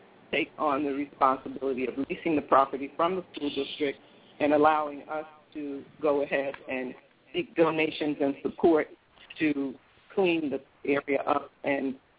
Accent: New York City, New York, United States; But we were all born and raised in urban New York City. In fact, I grew up in Harlem, USA, in big urban New York City.

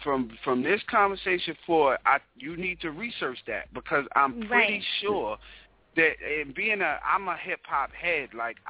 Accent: Hempstead, New York, United States; I'm a New York dude. I'm Hempstead. I'm not far from Queens.

